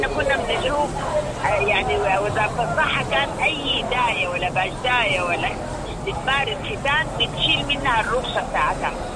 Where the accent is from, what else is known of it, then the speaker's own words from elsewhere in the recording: Sudan; عندنا في السودان